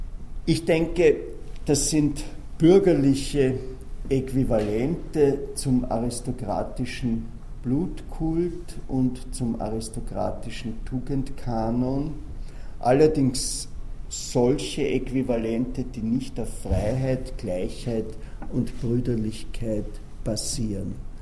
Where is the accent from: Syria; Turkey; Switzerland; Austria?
Austria; Also selbst bei uns in Österreich ist es so